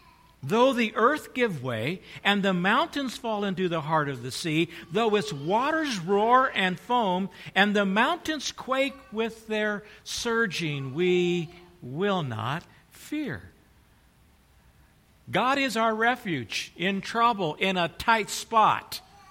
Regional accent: California, United States; I grew up in Southern California. I'm familiar with earthquakes.

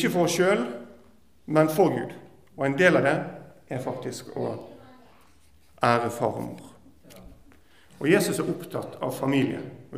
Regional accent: Vestland, Norway; Og jeg er fra Nordhordland. Jeg vokste opp i Nordhordland.

